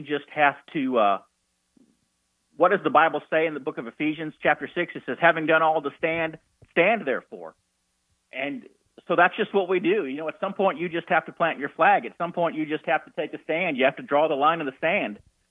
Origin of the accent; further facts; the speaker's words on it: Indiana, United States; Well, when I was a boy, I grew up in the Old Testament, Indiana